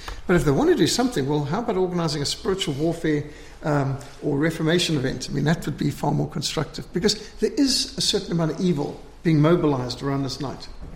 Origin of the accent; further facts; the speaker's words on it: Zimbabwe; our family was totally secular when I was growing up in Rhodesia